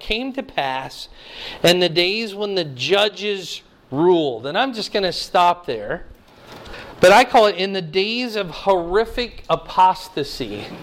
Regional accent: Iowa, United States; I grew up in Iowa. Maybe you've heard of it. State of Iowa.

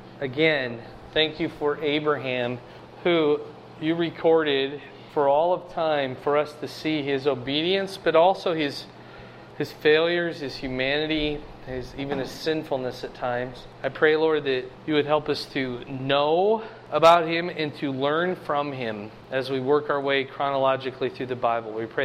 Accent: Fort Dodge, Iowa, United States; but I grew up in Iowa, so like I was in Fort Dodge, and my older brother and I would work up at Clear Lake up near Mason City

